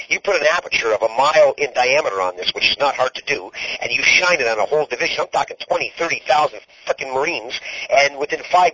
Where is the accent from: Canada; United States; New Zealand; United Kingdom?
Canada; Well, you know what? I'm a Canadian.